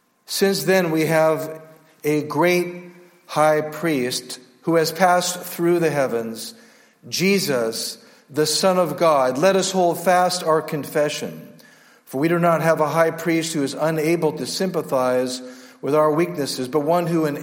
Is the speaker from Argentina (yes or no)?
no; California, United States; I was raised in Northern California in a Roman Catholic home